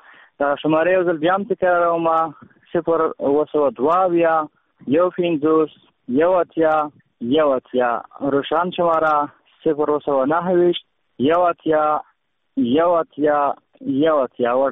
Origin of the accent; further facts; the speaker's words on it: Khost, Afghanistan; زه د فل خوستای ما بیا له ګلابونو خوست ولایت څخه یم